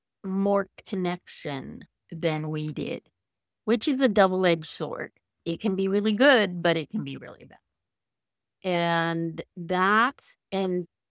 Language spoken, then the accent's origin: English; Scotland, United Kingdom; As a Scot person, you don't air your dirty laundry.